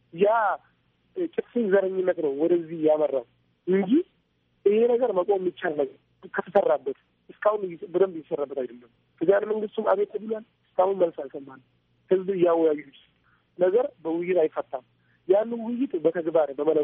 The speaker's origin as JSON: {"language": "Amharic", "region": "Dire Dawa", "country": "Ethiopia", "tie": "born or raised there", "said": "ድሬዳዋ ሲባል የፍቅር ሀገር ነች። የፍቅር ተምሳሌት ነው ድሬዳዋ። እኛም በዛው ነው ያደግነው። ይሄ ሙስሊም ይሄ ክርስቲያን ሳይባል ነው አንድ ልብስ እየለበሰን አብረን እየተጫወትን አብረን ያደግነው።"}